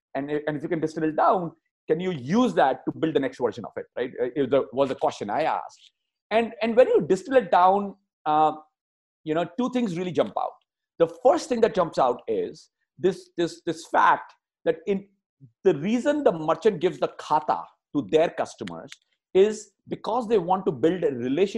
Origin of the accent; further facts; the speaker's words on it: India; now in United States; And of course, I grew up in India and I've lived on khata, right? I grew up in a very small town back in the day before I moved to the US.